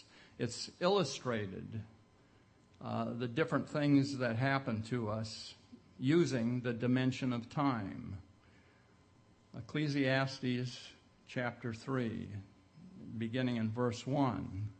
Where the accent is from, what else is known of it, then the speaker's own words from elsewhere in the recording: Spokane, Washington, United States; born there; I was born in Spokane, however.